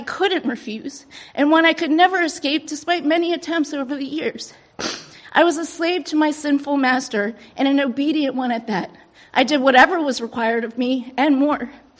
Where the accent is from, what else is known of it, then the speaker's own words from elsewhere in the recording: Columbia, Maryland, United States; born there; I was born in 1984 in Columbia, Maryland. I was born deaf in my left ear to a deaf mother, hard of hearing father, and an older sister.